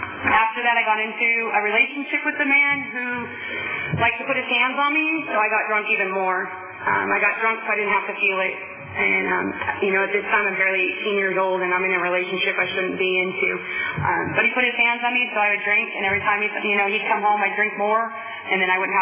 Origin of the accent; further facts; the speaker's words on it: San Diego, California, United States; now in Hanford, United States; I'm an alcoholic. I live in Hanford. I am not from Hanford. I'm from San Diego.